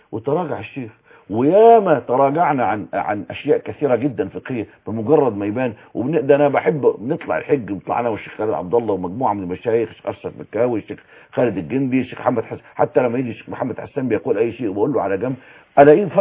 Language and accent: Arabic; Zagazig, Sharqia Governorate, Egypt; في فتنة ظهرت عندنا في الشرقية في الزقازيق